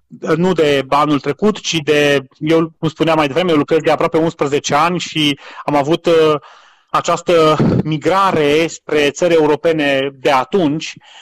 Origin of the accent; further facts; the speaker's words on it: Romania; pentru că noi, la rândul nostru, ca români, avem 3-4 milioane de români plecați în străinătate.